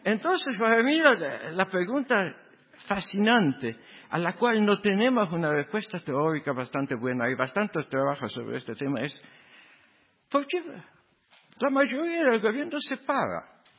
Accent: Venezuela; born there; Venezuela, mi país natal

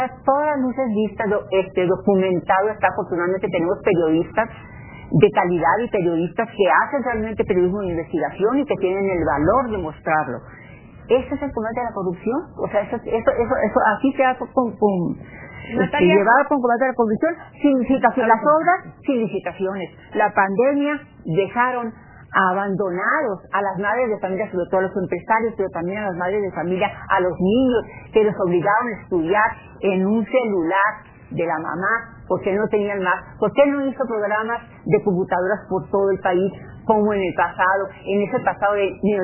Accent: Hermosillo, Sonora, Mexico; En Hermosillo, Sonora, que es de donde vengo, se han incendiado niños adentro de las casitas

